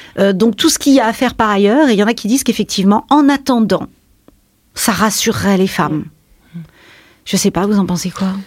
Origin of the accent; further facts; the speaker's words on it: Paris, Île-de-France, France; comme je suis parisienne, finalement, c'est presque normal, en fait.